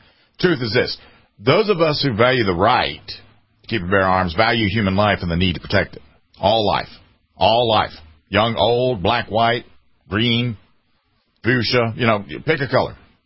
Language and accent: English; the South, United States; I'm from the South. I'm not a Confederate flag waiver.